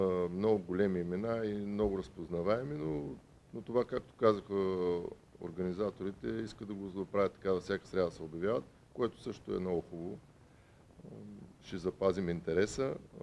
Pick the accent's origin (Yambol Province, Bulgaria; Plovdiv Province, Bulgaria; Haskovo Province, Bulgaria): Haskovo Province, Bulgaria; Svilengrad; Аз съм родом от Свиленград, че има хора дори от Свиленград.